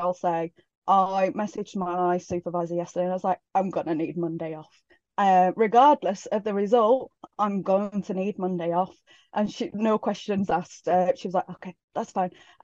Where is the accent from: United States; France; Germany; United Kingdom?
United Kingdom; West Midlands; accent: Black Country; my accent gets very Black Country at that point.